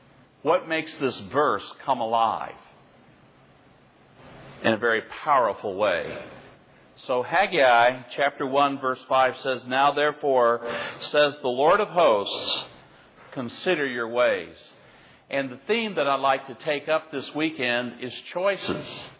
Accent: Little Rock, Arkansas, United States; I'm from Little Rock, Arkansas

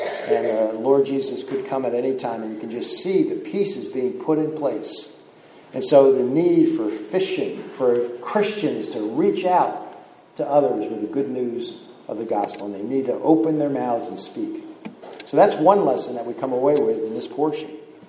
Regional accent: New Jersey, United States; I'm from the Jersey Shore. I used to grow up as a little kid doing seining in the Barnegat Bay where I live.

